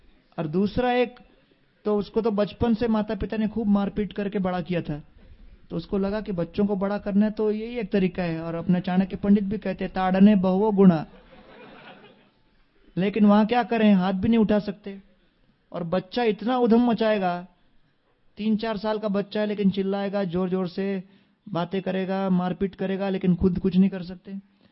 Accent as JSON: {"language": "Hindi", "region": "Tamil Nadu", "country": "India", "said": "तो मैंने कहा मैं तमिल हूं यार"}